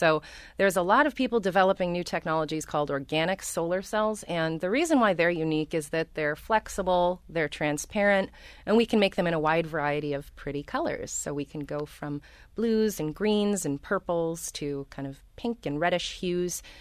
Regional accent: Rochester, New York, United States; I mean, I'm from Rochester. My entire family worked at Kodak.

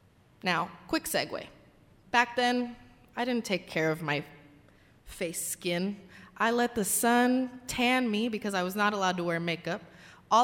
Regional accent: California, United States; growing up in California, you were either Mexican or you weren't.

